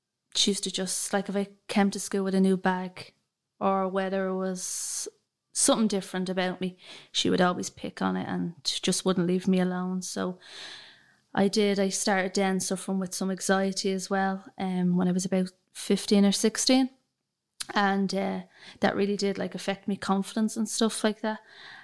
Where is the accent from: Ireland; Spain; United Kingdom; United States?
Ireland; Drimnagh, Leinster; I'm originally from Drimna and my parents moved to Kingswood and Talla a good couple of years ago. So I've been living in Kingswood the last 16, 17 years.